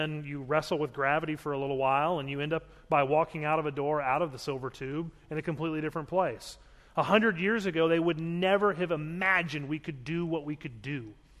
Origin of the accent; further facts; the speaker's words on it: Baltimore, Maryland, United States; growing up in Baltimore, up until I was in eighth grade